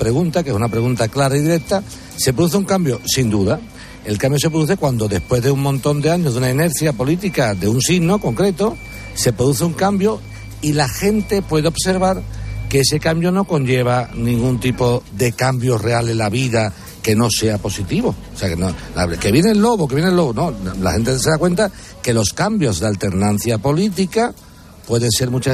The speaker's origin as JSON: {"language": "Spanish", "town": "Seville", "region": "Andalusia", "country": "Spain", "tie": "born there", "said": "Nací en el Arenal, en la calle Adriano."}